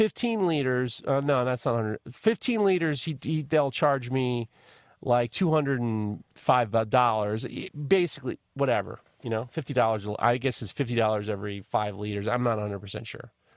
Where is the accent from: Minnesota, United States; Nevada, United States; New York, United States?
New York, United States; I'm from New York and get some fucking wood.